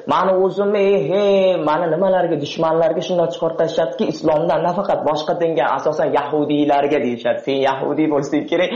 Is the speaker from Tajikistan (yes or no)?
yes; Tajikistan; now in Russia; men talabaman, Rossiyada o'qiyman, o'zim Tojikiston fuqarosiman, Tojikistondanman.